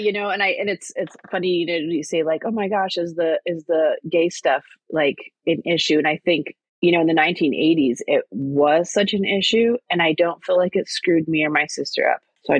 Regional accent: New York, United States; I was born in New York, and I was raised by my two dads and my mom all in one household in the 1980s.

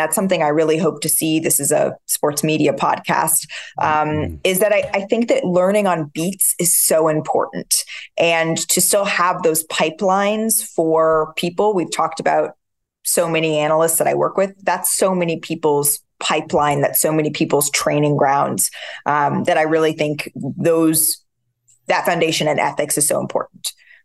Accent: West Coast, United States; now in New York, United States; I had grown up on the West Coast, so New York was my Hollywood.

